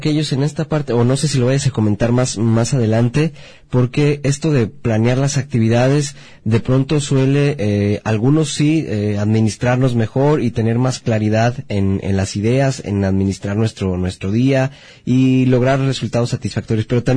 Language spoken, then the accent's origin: Spanish; Mexico; cómo somos los mexicanos tan listos, tan populares en esto de los refranes